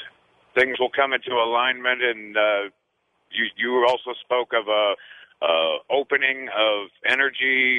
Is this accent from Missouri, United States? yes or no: yes; St. Louis, Missouri, United States; I'm from St. Louis, and it kind of tickles me on one level that you're broadcasting from St. Louis.